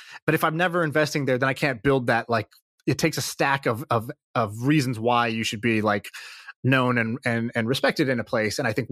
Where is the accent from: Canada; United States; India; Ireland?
India; Also, because I'm Indian, I kind of have this advantage where a lot of people in India follow me through this podcast or through Twitter.